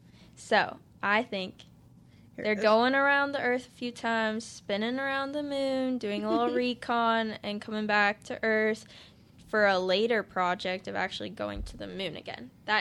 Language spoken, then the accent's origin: English; Ames, Iowa, United States; I grew up in Ames, and I feel like we always, always, always get tornado warnings